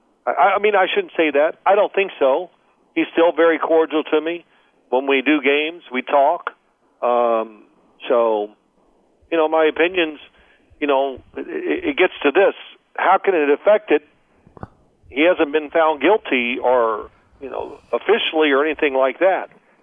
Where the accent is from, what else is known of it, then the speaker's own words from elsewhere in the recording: Louisville, Kentucky, United States; I grew up in Louisville, Kentucky.